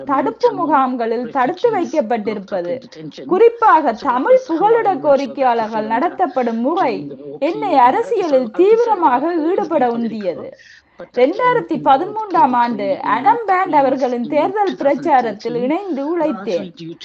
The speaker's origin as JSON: {"language": "Tamil", "country": "Zambia", "tie": "born or raised there", "also_born_or_lived": "Jaffna, Sri Lanka / Zimbabwe", "moved": "as an adult", "lives_now": "Australia", "said": "குடும்பமாக 1977 நாங்கள் இலங்கையை விட்டு வெளியேறிவிட்டோம். சாம்பியா மற்றும் ஜிம்பாப்வே ஆகிய நாடுகளில் தான் நான் வளர்ந்தேன். 1990 ஆஸ்திரேலியாவில் குடியேறினார்."}